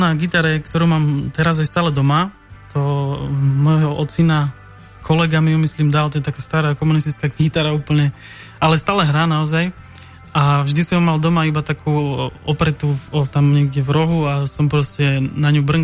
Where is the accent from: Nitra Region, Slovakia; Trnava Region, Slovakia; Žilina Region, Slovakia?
Žilina Region, Slovakia; Martin; Ja som úplne presne z Martina.